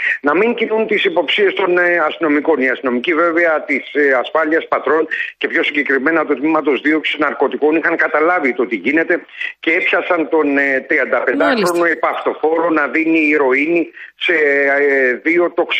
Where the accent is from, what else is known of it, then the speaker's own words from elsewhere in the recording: Patras, Western Greece, Greece; στην πατρίδα μου, στην Πάτρα, στην περιοχή Σύνορα